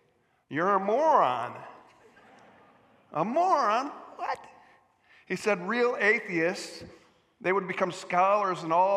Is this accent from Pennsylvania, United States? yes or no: no; New York, United States; It's not narrow-minded to hop on a plane to fly to my hometown near Buffalo, New York.